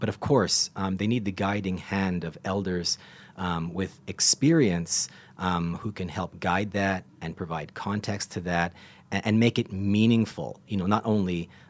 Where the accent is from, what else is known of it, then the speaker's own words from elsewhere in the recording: Canada; And as a Canadian, we have some very similar, you know, social dynamics